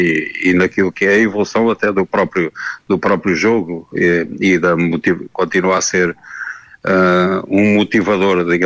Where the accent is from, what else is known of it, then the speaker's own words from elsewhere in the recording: Portugal; Para nós foi fantástico, não é? Como portugueses